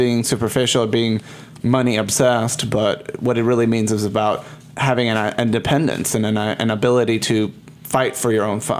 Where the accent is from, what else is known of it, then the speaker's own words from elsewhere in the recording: Puerto Rico; growing up in Puerto Rico